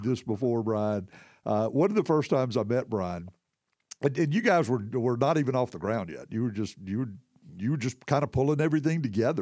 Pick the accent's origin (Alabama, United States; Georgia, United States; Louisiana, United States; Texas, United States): Alabama, United States; Tuscaloosa; growing up in Tuscaloosa, I was 22 years old before Bear Bryant was not the football coach at Alabama.